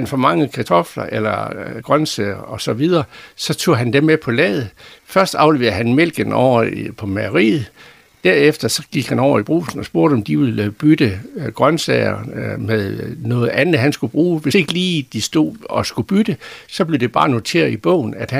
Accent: Jerup, North Denmark Region, Denmark; also born or lived in Aalbæk / Frederikshavn; min mor drev et bageri i Jerup, og på et tidspunkt, der kom der en og ville købe det. Og så flyttede vi fra Jerup, hvilket jeg ikke var særlig glad for.

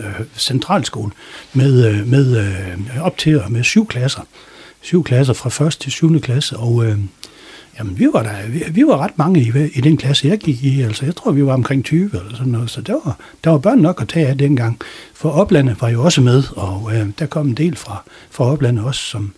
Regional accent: Hørby, North Denmark Region, Denmark; also born or lived in Dors; Så de flyttede så til Hørby, og jeg fulgte med.

